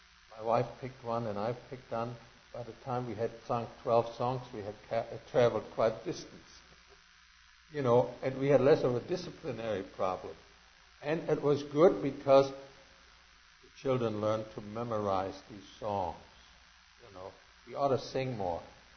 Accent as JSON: {"language": "English", "country": "Germany", "tie": "born or raised there", "said": "when I grew up in Germany, we didn't have musical instruments at home"}